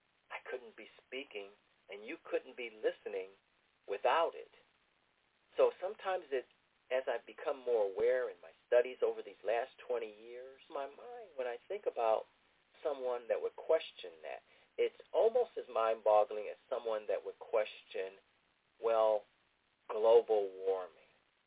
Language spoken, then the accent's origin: English; Ohio, United States; born or raised there